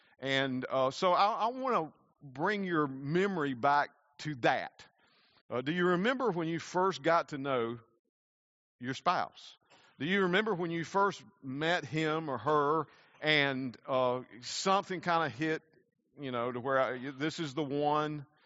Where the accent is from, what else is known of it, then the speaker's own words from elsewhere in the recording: Southern United States, United States; accent: Southern American; you've heard my accent on some movies, usually about Southern America, yes, we do say putting on the dog.